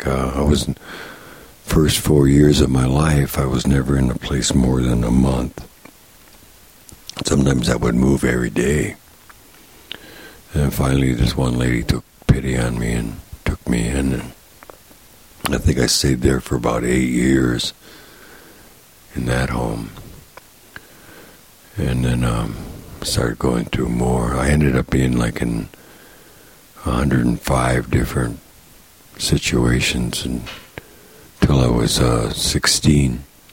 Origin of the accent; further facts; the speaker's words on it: Minneapolis, Minnesota, United States; I was raised in Minnesota. I was born in the town of Minneapolis.